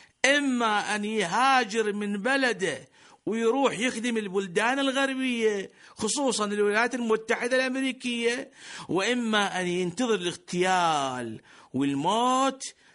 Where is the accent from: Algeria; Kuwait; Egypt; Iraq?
Iraq; ترى بلدنا العراق اليوم متورط بهيش مرحلة